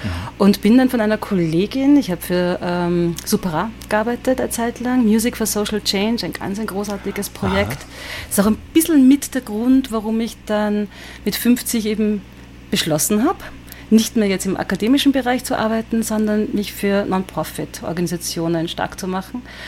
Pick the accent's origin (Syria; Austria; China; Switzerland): Austria; Salzburg; Und habe wirklich in Salzburg damals, bin ja Salzburgerin, einen Gospelchor gegründet.